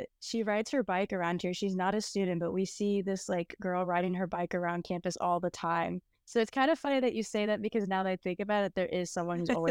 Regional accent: Noblesville, Indiana, United States; I'm from Noblesville, Indiana, so very close to Butler here in Indianapolis.

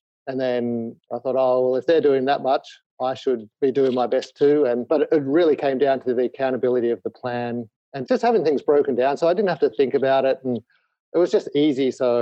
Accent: Sydney, New South Wales, Australia; also born or lived in Japan; I was born and raised in Sydney. Spent 7 or 8 years over in Japan when I was first married. So now I'm sort of late 40s.

